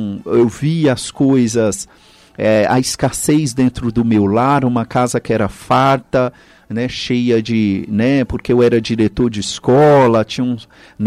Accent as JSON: {"language": "Portuguese", "town": "Pedras de Maria da Cruz", "region": "Minas Gerais", "country": "Brazil", "tie": "born or raised there", "said": "lá na minha cidade natal de Pedras Maria da Cruz."}